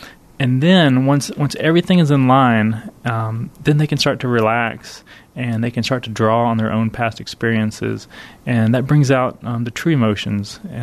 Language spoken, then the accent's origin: English; Gonzales, Texas, United States; friends of mine growing up in Gonzales, Texas, which is a majority Latino farming community. So I knew a lot of families similar to this one when I was a child.